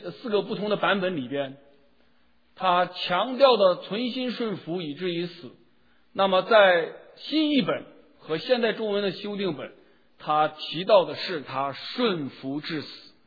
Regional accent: China; 就像我们中国人觉得什么东西

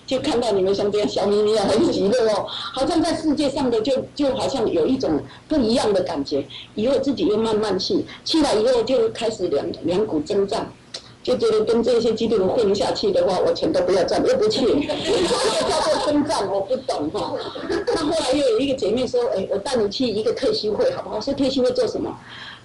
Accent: Taiwan; now in United States; 我是台湾来哈，我来美国快20年，那我信主14年

